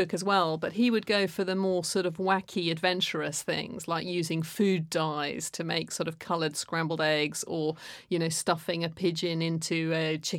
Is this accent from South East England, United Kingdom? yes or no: yes; Oxford, South East England, United Kingdom; I mean, I guess I grew up in Oxford, very academic, you know, went to very good schools.